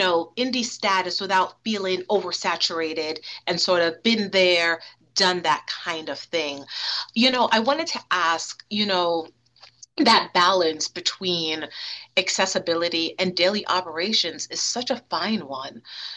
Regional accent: New York City, New York, United States; I'm a New York City native, right? We are originally from New York City.

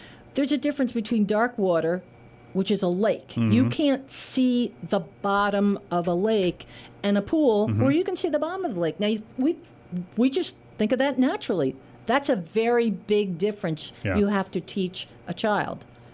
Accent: New York, United States; And I'm not from the Berkshires. Mm. I grew up in the Lower Hudson Valley, but I'm a Y kid.

